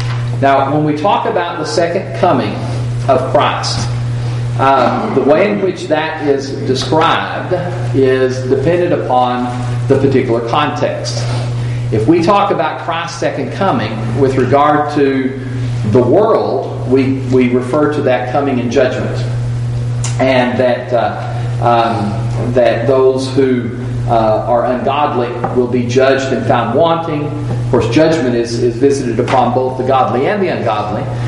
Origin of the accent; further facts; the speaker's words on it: United States; We grew up in America. We grew up in the 20th or 21st centuries of America.